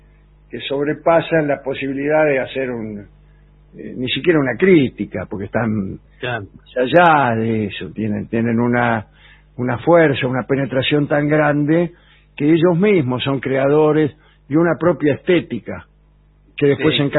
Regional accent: Ushuaia, Tierra del Fuego, Argentina; … de Ushuaia, tengo 13

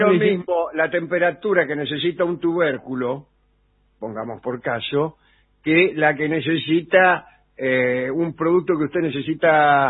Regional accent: Caballito, Buenos Aires, Argentina; now in Alicante, Spain; Sí, abrazo desde Alicante. … de Caballito.

